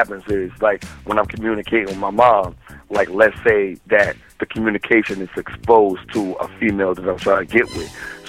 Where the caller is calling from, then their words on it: Connecticut, United States; I'm calling from Connecticut, man.